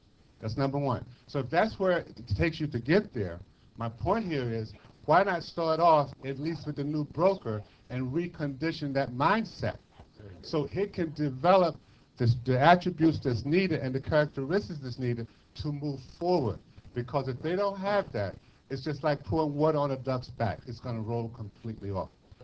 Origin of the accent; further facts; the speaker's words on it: Englewood, New Jersey, United States; I'm from Englewood, New Jersey.